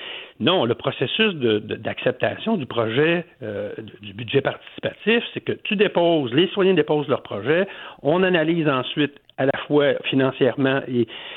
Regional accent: Trois-Rivières, Quebec, Canada; je suis citoyen de Trois-Rivières, mais aussi du monde

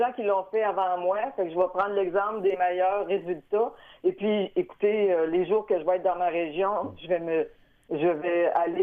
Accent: Lebel-sur-Quévillon, Quebec, Canada; born or raised there; also born or lived in Sullivan

